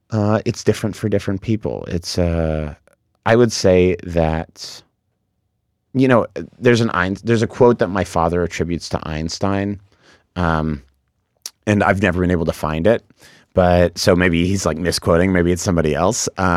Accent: Boston, Massachusetts, United States; now in Los Angeles, United States; And I also think that growing up in Boston, I, you know, benefited a lot from that.

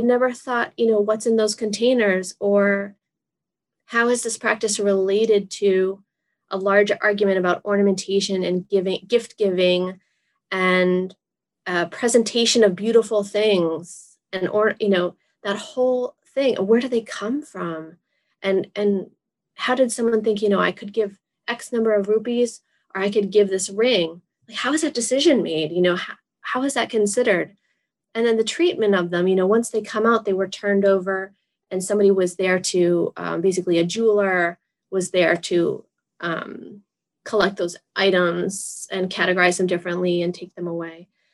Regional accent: Massachusetts, United States; I'm from Massachusetts. We don't have a lot of these like jaggery or different kinds of flowers

